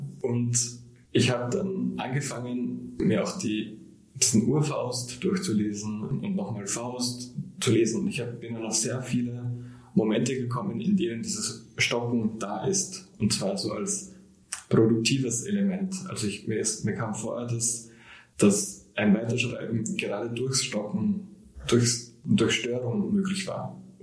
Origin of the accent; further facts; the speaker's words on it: Burgenland, Austria; moved away as an adult; also born or lived in Vienna; now in Leipzig, Germany; Ich bin aufgewachsen ganz im Osten von Österreich im Burgenland. Habe dann in Wien studiert, Sprache und Literatur studiert und Bin jetzt in meinem letzten Semester am Literaturinstitut in Leipzig